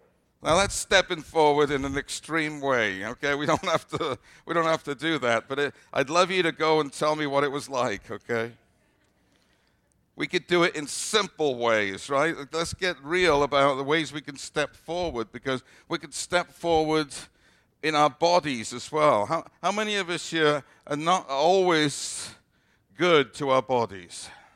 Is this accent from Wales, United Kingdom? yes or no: yes; Wales, United Kingdom; because I grew up in Wales